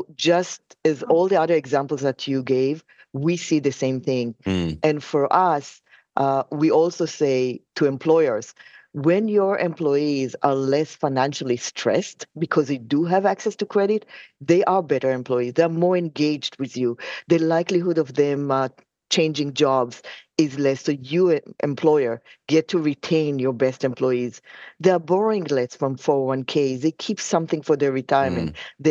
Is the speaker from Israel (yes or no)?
yes; Israel; I'm from Israel.